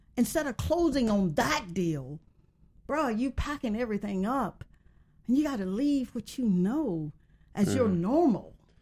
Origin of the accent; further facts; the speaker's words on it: Yorkville, Mississippi, United States; But when I was a little girl growing up in Yorkville, Mississippi, that was for that dream of becoming a doctor was really something I dreamt